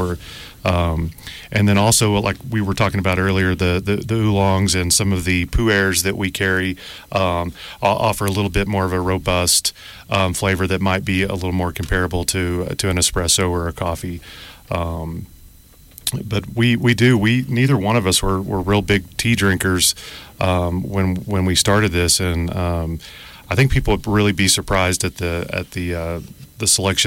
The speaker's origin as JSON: {"language": "English", "town": "Amarillo", "region": "Texas", "country": "United States", "lives_now": "Santa Fe, United States", "said": "We are from Texas originally, mm-hmm. About 3.5 hours away in Amarillo."}